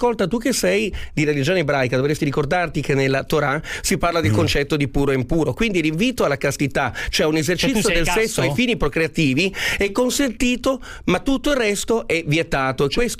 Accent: Piedmont, Italy; io sono piemontese come lui.

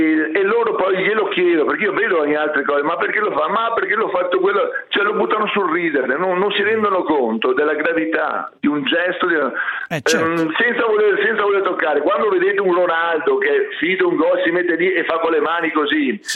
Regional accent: Venice, Veneto, Italy; non sono neanche di Tre Porti, sono di Sant'Erasmo, un'isola adiacente che fa parte di Venezia.

